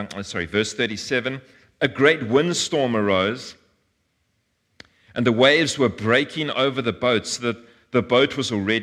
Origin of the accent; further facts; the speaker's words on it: Johannesburg, Gauteng, South Africa; I'm from Joburg. I don't know much about sailing and boats